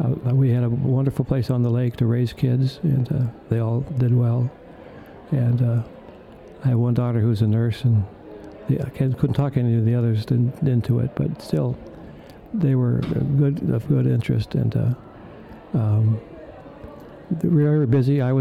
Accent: Seattle, Washington, United States; I'm originally from Seattle, but it's not the same town that I grew up in.

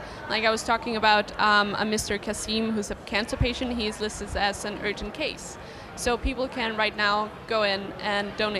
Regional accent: Copenhagen, Capital Region of Denmark, Denmark; English is a second language; Yeah, I came from Copenhagen, Denmark.

